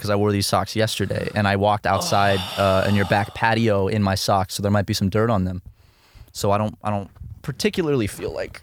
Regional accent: South Carolina, United States; We're from South Carolina, Jim.

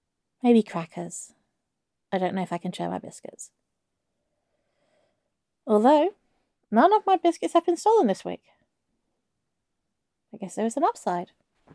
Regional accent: England, United Kingdom; It's because I'm an English cliche, but just queue.

